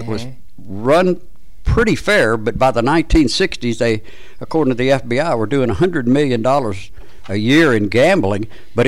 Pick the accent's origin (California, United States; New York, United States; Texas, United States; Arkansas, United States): Arkansas, United States; Pine Bluff; now in Hot Springs, United States; Backstory is I came here to help a friend move. We both were from my hometown, Pine Bluff, about 80 miles southeast of here, and I fell in love with the street.